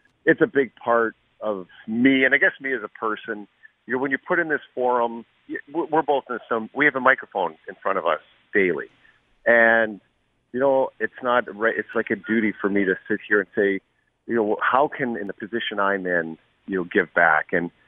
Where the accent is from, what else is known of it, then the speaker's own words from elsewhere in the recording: Canada; especially when I'm a Canadian